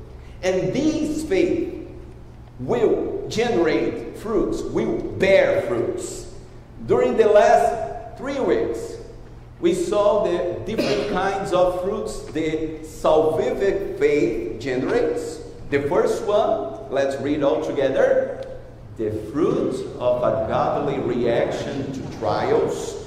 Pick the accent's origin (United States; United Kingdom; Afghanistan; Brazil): Brazil; Paraíba; moved away; So this is the state of Paraíba. And then I moved to Minas Gerais. And as I adjusted my accent, it worked for a while.